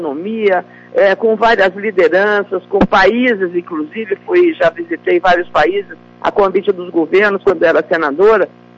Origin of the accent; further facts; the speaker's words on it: Lagoa Vermelha, Rio Grande do Sul, Brazil; é a cidadã … filha da Lagoa Vermelha, que quero muito bem a minha terra.